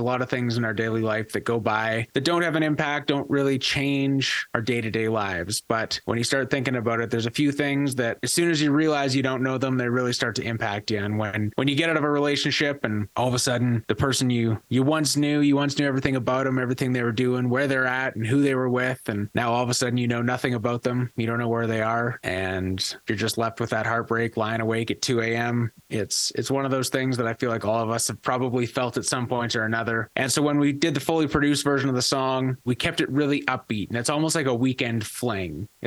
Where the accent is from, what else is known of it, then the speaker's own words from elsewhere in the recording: Innisfail, Alberta, Canada; now in Calgary, Canada; Yeah, I grew up in Innisfail, spent my whole life growing up there as a kid, and moved to Calgary, I guess, in would have been 2014 for the first time, and have been kind of back and forth since then. But Calgary's been my home for quite a few years now.